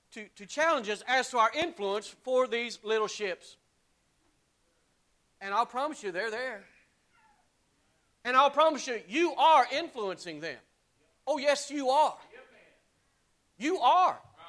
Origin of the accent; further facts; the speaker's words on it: the Carolinas, United States; But man, when I come from the Carolinas and somebody put that bowl of guacamole out in front of me, not interested.